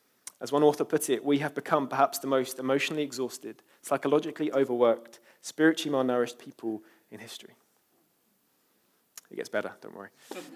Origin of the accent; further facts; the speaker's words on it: London, United Kingdom; I'm from East London after all, so can't blame me.